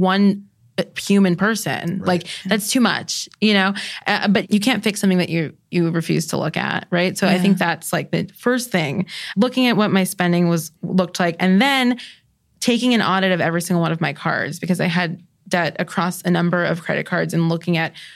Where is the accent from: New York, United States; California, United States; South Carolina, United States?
New York, United States; I still have plenty of anxiety. I'm a New Yorker.